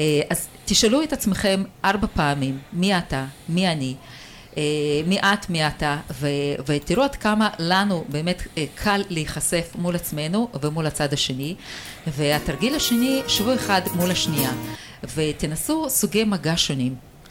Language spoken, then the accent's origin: Hebrew; Northern District, Israel; אני מגיעה מהצפון הפורח